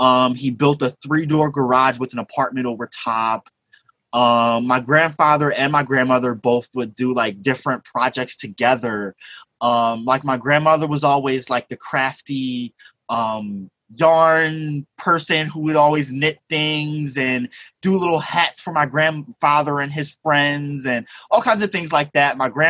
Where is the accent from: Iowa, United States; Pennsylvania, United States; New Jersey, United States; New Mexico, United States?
Pennsylvania, United States; Coatesville; also born or lived in Wilkes-Barre / Scranton; So I was born and raised in Coatesville up until I was 13. And then I moved to Wilkes-Barre, 9th grade. And so I spent my teenage years and my early adulthood years in Wilkes-Barre.